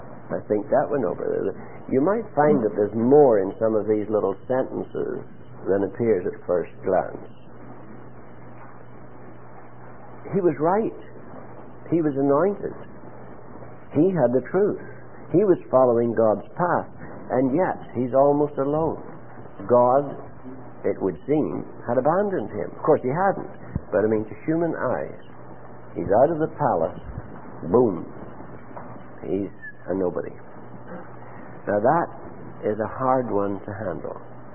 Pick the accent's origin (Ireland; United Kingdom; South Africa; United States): Ireland; I'm Irish.